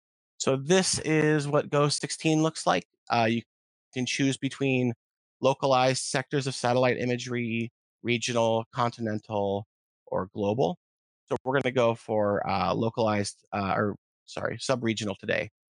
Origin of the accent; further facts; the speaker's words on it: Oregon, United States; having large parts of the Portland metro area under mandatory evacuation orders. And my hometown almost burned off the map, things like that.